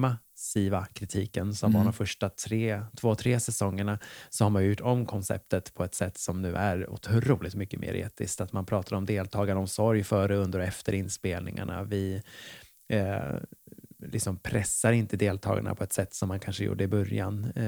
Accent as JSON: {"language": "Swedish", "town": "Nacka", "region": "Stockholm County", "country": "Sweden", "tie": "born or raised there", "said": "Jag är från Stockholm. Okay. Uppvuxen i en ort som heter Ormé som ligger i Nacka kommun, så nära förort i Stockholm."}